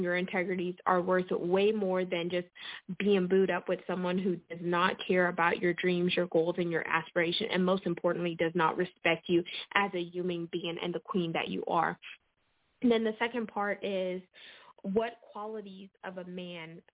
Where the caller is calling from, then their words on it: Houston, Texas, United States; I'm calling in from Houston, Texas.